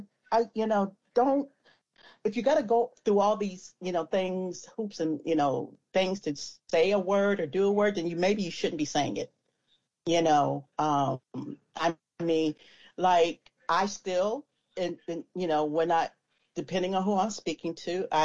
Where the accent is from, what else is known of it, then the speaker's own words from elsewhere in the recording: California, United States; I'm from the Valley. So it's like, and I grew up, you know, going to school in the Valley in the 80s.